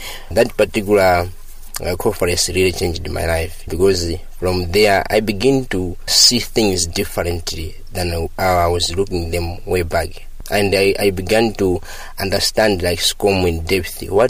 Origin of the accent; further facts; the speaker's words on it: Kasungu, Central Region, Malawi; I'm from Kasungu.